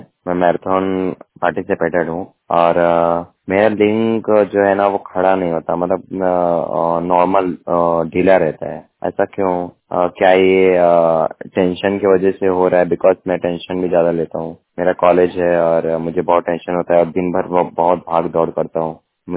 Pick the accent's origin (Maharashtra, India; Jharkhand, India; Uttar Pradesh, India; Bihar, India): Maharashtra, India; Mumbai; मैं मुंबई से हूँ।